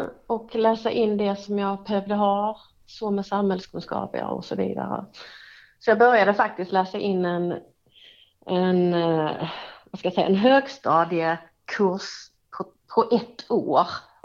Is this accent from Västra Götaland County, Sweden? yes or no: no; Hässleholm, Skåne, Sweden; Det är min hemstad.